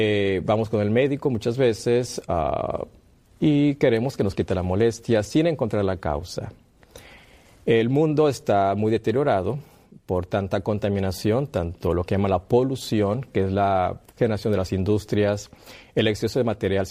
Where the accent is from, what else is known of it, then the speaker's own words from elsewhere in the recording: northern Mexico, Mexico; Yo vengo de México, el norte del país.